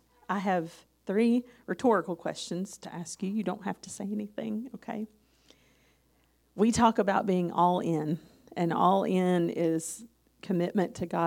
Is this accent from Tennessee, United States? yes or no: yes; Tennessee, United States; now in Papua New Guinea; I'm a country girl. I was raised in East Tennessee.